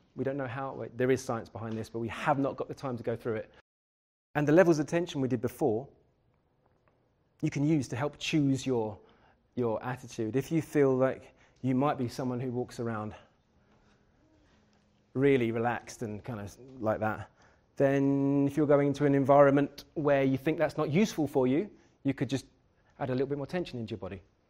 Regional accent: London, United Kingdom; accent: London; I'm from London, I've got quite a harsh accent.

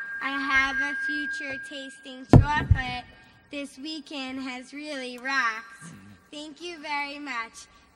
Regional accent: Long Island, New York, United States; I'm 11 years old, and I'm from Long Island, New York.

